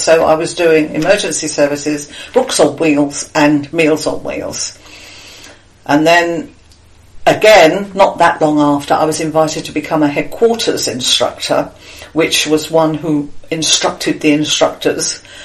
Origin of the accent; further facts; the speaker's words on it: London, United Kingdom; also born or lived in Poole / Cumbria; I come originally from London. I joined WRVS when I was living in Poole, and I worked in Dorset and I worked in Berkshire, and then I moved up to Cumbria